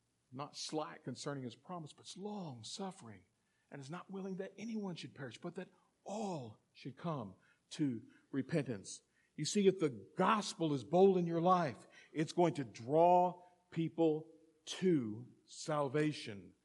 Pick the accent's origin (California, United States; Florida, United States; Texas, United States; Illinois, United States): Florida, United States; Tampa; I'm from Tampa, the Tampa area. And I'm a pastor of a church there.